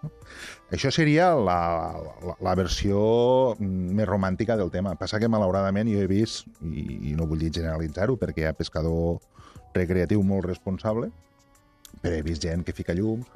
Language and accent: Catalan; La Ràpita, Catalonia, Spain; el meu poble, la Ràpita, és gamma mitja.